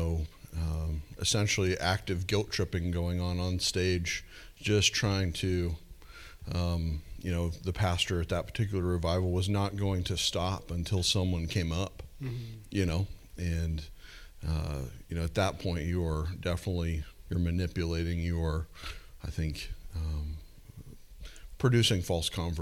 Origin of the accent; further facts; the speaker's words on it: Midwest, United States; it was a new revelation growing up in the Midwest and not being around it.